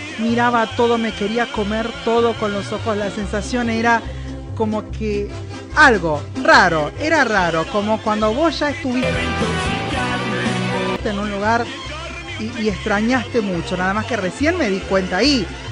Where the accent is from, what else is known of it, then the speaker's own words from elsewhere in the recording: Argentina; Me llevo el mate porque soy argentina.